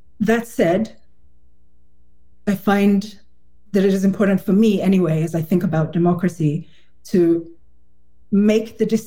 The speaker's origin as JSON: {"language": "English", "country": "Nigeria"}